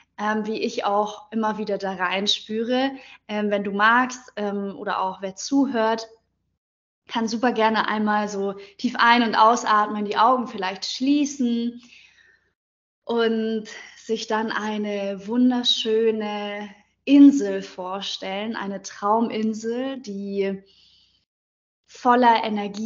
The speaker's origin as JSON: {"language": "German", "town": "Munich", "region": "Bavaria", "country": "Germany", "said": "Ich komme aus München. Ich bin auch aktuell in München"}